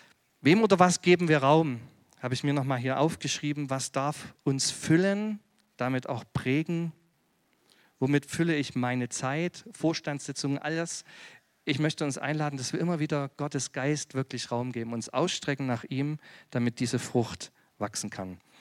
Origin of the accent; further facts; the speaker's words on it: Chemnitz, Saxony, Germany; Ich komme aus Chemnitz-Rabenstein ursprünglich.